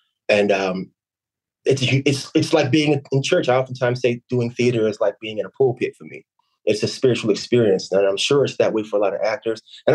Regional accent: Camden, New Jersey, United States; I'm from Camden, New Jersey.

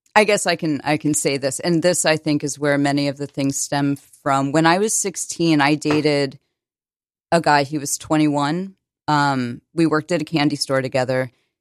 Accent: Connecticut, United States; also born or lived in New Jersey / Maryland / Virginia; I moved around a lot. I was born in New Jersey, moved to Maryland, then Virginia, then a number of towns in Connecticut.

